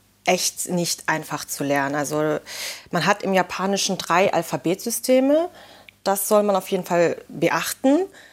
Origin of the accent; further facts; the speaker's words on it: Germany; born there; Also Vietnamesisch spreche ich, weil meine Eltern aus Vietnam kommen. Also ich bin Vietnamesin, hier in Deutschland geboren. Dann habe ich das einfach von meinen Eltern so gelernt.